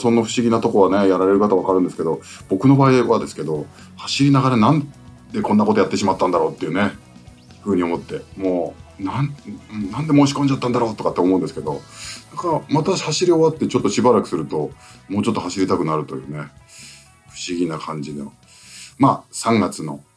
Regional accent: Hokkaido, Japan; だからまあ僕は北海道出身なんでね、それほどないことはないんですけど、基本杉がないのでね

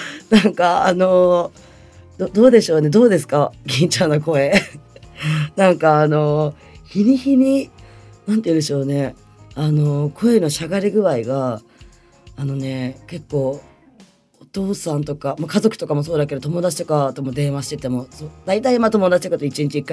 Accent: Ibaraki, Japan; now in Tokyo, Japan; 私東京に住んでるんですけど、東京にいるのがちょっと本当怖くて、だからもう地元が茨城なんだけど、茨城にしばらく帰ろうかなっていうのもちょっと悩んでるんですよね。

